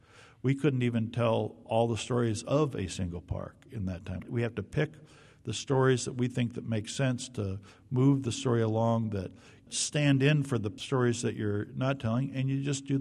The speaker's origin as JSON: {"language": "English", "region": "Iowa", "country": "United States", "tie": "born or raised there", "said": "We grew up in Iowa."}